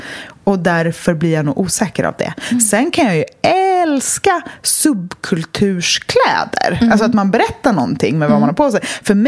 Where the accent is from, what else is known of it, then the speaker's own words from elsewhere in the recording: Stockholm, Stockholm County, Sweden; Jag är uppvuxen på Östermalm. Alltså, jag gick i skola på Östermalm.